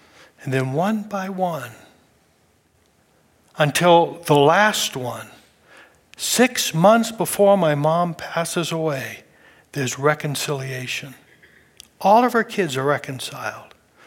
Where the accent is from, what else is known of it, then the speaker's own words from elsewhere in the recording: Maine, United States; born there; I want everybody to know I was born in Maine.